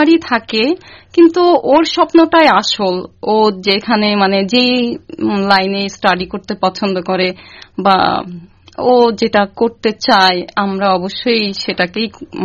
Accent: Bangladesh; আমরা তো বাংলাদেশে বড় হয়েছি, তুমি জানো বাংলায় কথা বলতেই বেশি স্বাচ্ছন্দ্য বোধ করি।

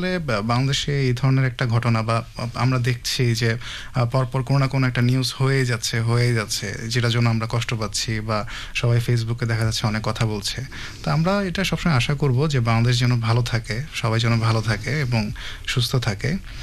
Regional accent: Chirang, Assam, India; বাংলাদেশ আসলে চিরং থেকে এসেছি, তো এখানে এসে দেখলাম যে চিরংয়ের সাথে যথেষ্ট মিল। আমাদের চিরং যেমন ধরেন আপনার পাহাড় নদী, তারপর উঁচু নিচু রাস্তা, এই ধরনের।

